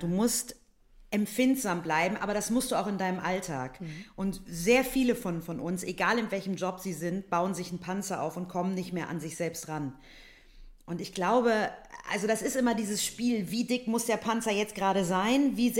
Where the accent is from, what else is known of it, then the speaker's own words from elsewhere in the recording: Braunschweig, Lower Saxony, Germany; Aus der absoluten Einöde, sage ich jetzt so. Mitteldeutschland. Nein, Braunschweig.